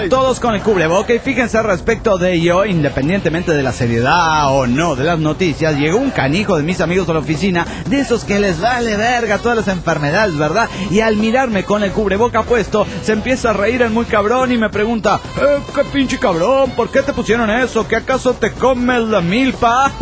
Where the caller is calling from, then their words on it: Puebla, Mexico; Hola, soy el … de Puebla, México.